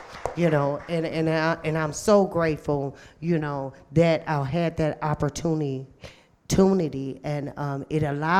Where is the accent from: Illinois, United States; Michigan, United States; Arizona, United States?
Michigan, United States; Detroit; I remember in Detroit, right? And I'm from Detroit, and we went to Lansing